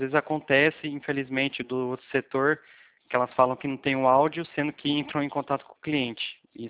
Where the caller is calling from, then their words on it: Presidente Prudente, São Paulo, Brazil; De Presidente Prudente, interior de São Paulo.